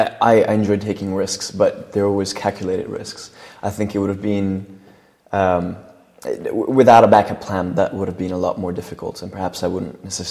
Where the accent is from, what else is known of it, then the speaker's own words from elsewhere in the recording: Italy; first language Italian; English is a second language; It's my first language.